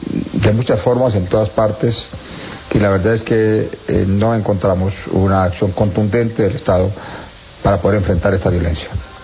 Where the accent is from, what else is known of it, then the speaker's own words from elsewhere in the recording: Colombia; no se garantiza así ni la vida ni los derechos que tenemos todos como ciudadanos colombianos